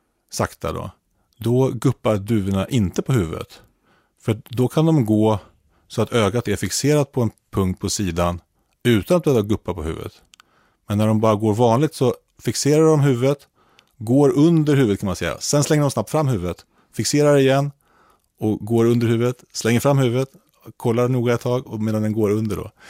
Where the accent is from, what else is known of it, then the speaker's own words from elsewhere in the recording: Stockholm, Stockholm County, Sweden; jag är uppväxt i Stockholm.